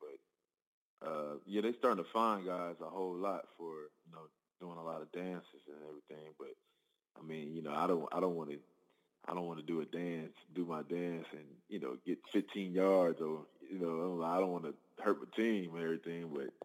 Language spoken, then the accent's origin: English; California, United States; also born or lived in Seattle; But I was away from California for about, you know, 9 years. And, you know, I love Seattle, man.